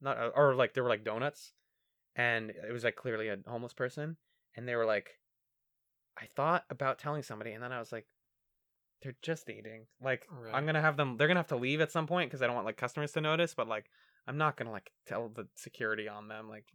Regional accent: East Coast, United States; We're from the East Coast.

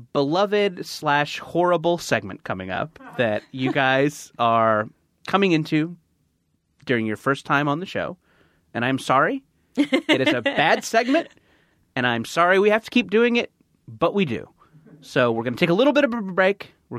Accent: California, United States; Orange County.

